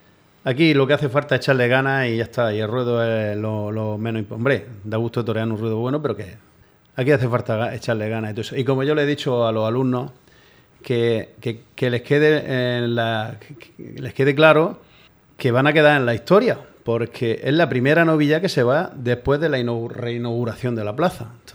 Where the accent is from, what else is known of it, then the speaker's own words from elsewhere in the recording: Lorca, Region of Murcia, Spain; also born or lived in France; Yo he nacido en Lorca, me crié en Francia, pero me vine para acá muy joven y soy lorquino hasta la médula.